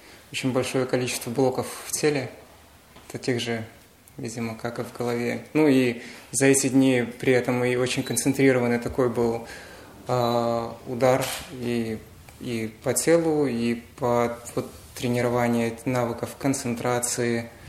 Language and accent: Russian; Minsk, Belarus; Я из Минска.